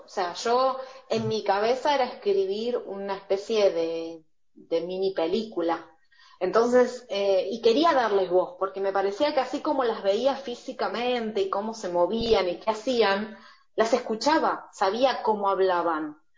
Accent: Ramos Mejía, Buenos Aires Province, Argentina; yo soy de Ramos, que es de donde yo nací y donde viví y me crié, pero vivo en tal lugar, que es donde vivo, que ahora hace 10 años que vivo en el mismo lugar

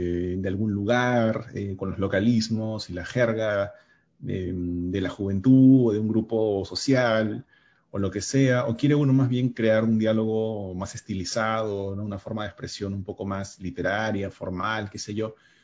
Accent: Lima, Peru; es un libro que salió en el Perú, en Lima, de donde yo soy originalmente

